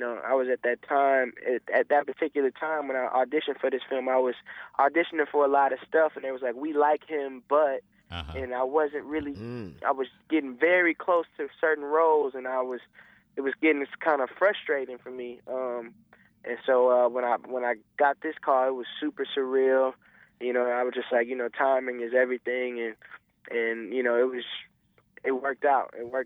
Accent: Milwaukee, Wisconsin, United States; Yeah, I'm starting off in my hometown, Milwaukee, January 19th.

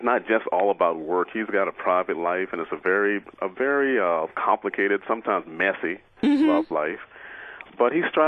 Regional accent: Baltimore, Maryland, United States; also born or lived in Chicago; now in Miami, United States; Yeah, I am from Baltimore, as I said previously, but I live in Miami. I don't like cold weather.

